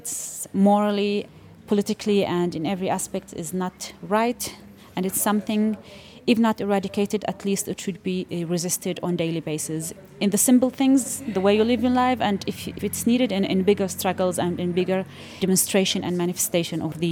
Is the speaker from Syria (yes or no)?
yes; Golan Heights, Syria; I'm a local from the Golan Heights. I speak to you today as simply as just someone from this community